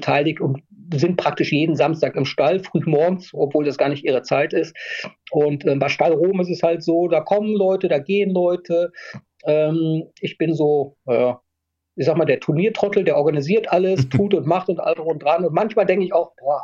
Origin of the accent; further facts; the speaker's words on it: Düsseldorf, North Rhine-Westphalia, Germany; Köln vermeide ich natürlich als Düsseldorfer.